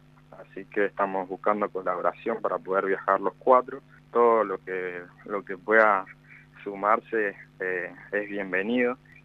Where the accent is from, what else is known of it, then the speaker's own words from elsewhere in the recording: Catriel, Río Negro, Argentina; Sí, de Catriel, sí.